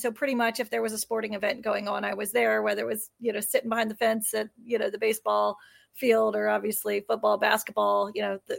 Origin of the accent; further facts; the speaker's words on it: West Virginia, United States; I am originally from West Virginia. I grew up in a little town, basically, you know, I'm not even sure we had one stoplight.